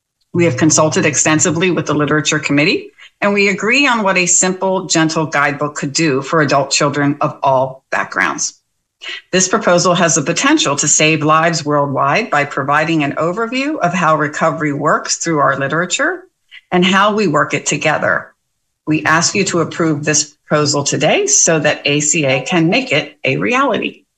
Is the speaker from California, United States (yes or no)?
no; Pennsylvania, United States; I'm from Pennsylvania.